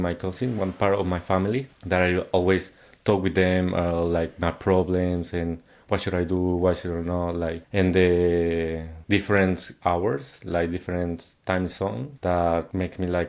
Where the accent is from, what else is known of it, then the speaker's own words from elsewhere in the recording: Mexico; English is a second language; Because... despite like we're learning English in Mexico, like we don't have the practice to express ourselves very well.